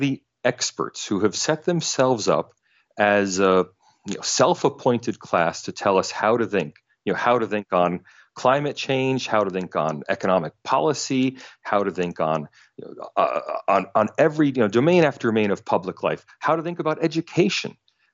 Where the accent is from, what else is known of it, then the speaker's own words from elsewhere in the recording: United States; now in Australia; You know, I'm American, mm-hmm, but I mm-hmm. teach at the University of Sydney.